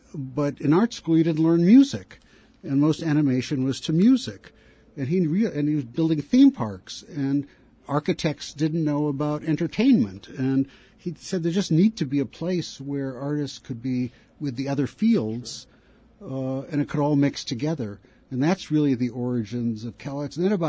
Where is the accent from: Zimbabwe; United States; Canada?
United States; Wisconsin; I grew up in the Midwest, actually.